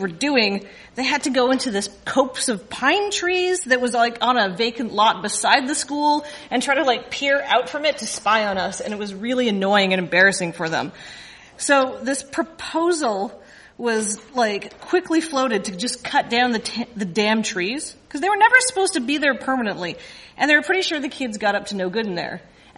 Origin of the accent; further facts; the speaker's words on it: Canada; Being Canadian, I'm going to Stuart McLean this shit, which means I have notes, and I'm going to read from notes.